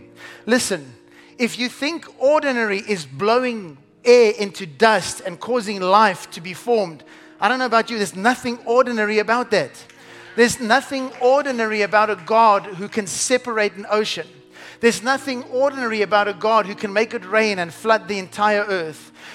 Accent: England, United Kingdom; I'm English.

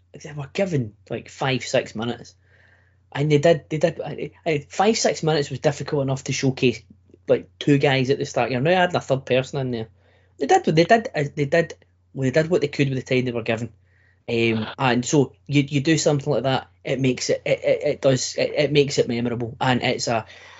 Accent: United Kingdom; So I was standing from Crewe to Abergavenny, which even as a Target reference for me, being British, I don't know how far that was

